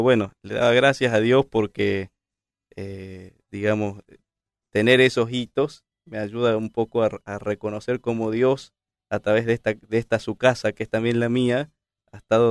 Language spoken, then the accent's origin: Spanish; Córdoba, Argentina; Cordobés, sí, sí. Nacido, criado, estudiado aquí en Córdoba.